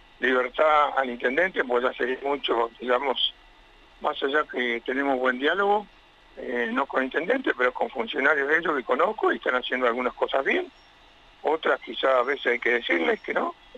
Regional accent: Neuquén, Argentina; somos neuquinos, nos eligió el pueblo de Neuquén

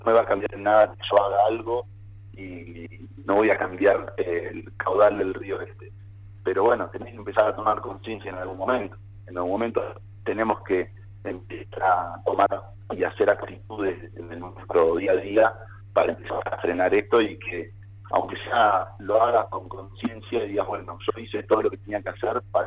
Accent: Neuquén, Argentina; Creo que yo soy neuquino y nosotros nos dolía la vista verlo, el río así, en el lugar donde vos te criaste y estuviste bañándote

